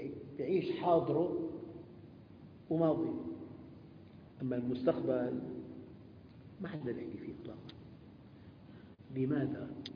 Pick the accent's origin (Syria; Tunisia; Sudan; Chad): Syria; Damascus, Damascus Governorate; عندنا بالشام في باليوم شي 50 نعوة تقريبا